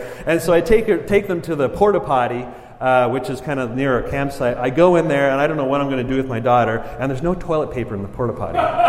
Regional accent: Montreal, Quebec, Canada; I grew up in Montreal.

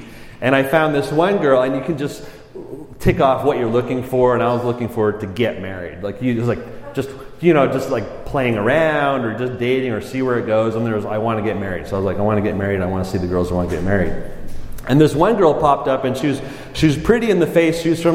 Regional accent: Montreal, Quebec, Canada; I mean, I'm from the French part of Canada, Montreal. Anyone been to Montreal before?

